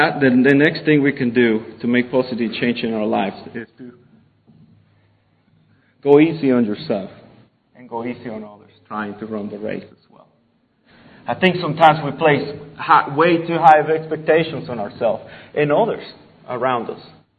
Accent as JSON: {"language": "English", "country": "Venezuela", "tie": "born or raised there", "said": "So growing up in Venezuela, I was in the fifth grade."}